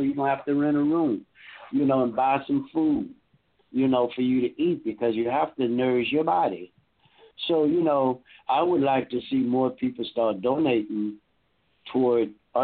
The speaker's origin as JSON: {"language": "English", "town": "Lake Charles", "region": "Louisiana", "country": "United States", "tie": "born or raised there", "said": "Charles, Louisiana, and I'm really proud of you guys, you know. And the reason for that is because that's my hometown"}